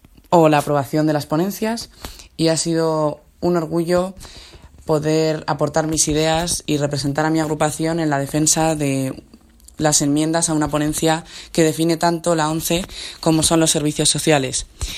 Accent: La Rioja, Spain; soy de La Rioja y he participado este fin de semana por primera vez en un congreso

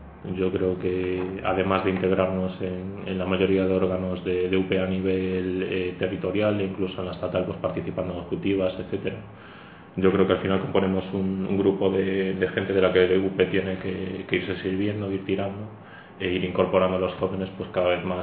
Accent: A Coruña, Galicia, Spain; also born or lived in Menorca; Pues un lugar, Menorca. Yo nací allí y a los 2 años ya me instalé en Coruña. Me considero gallego

